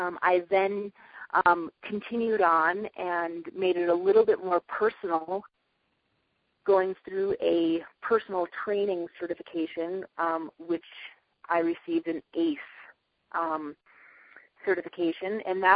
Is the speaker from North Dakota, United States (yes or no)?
yes; Fargo, North Dakota, United States; I grew up in Fargo, North Dakota. I was an active kid.